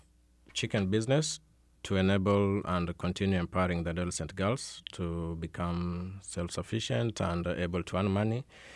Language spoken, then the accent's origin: English; Kisumu, Kisumu County, Kenya; And I'm looking forward to receiving Iowans in my hometown, Kisumu, as many as they can.